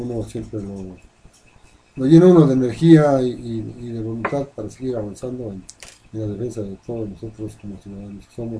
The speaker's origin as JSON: {"language": "Spanish", "town": "Tianguistenco", "region": "State of Mexico", "country": "Mexico", "said": "Soy del pueblo de Santa María de Tenguistengo, la zona norte de Tenguistengo, un pueblo que fue segregado al municipio, sin estar dentro del municipio"}